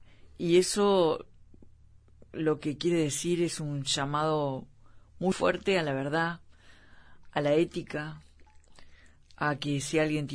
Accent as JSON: {"language": "Spanish", "country": "Uruguay", "said": "me da vergüenza que no tengamos esa respuesta como uruguaya"}